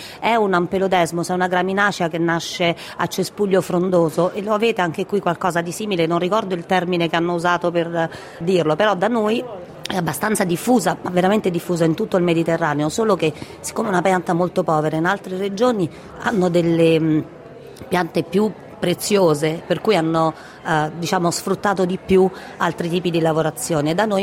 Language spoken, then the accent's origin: Italian; Santi Cosma e Damiano, Lazio, Italy; io vengo da Santi Cosme e Damiano, che è un paese in collina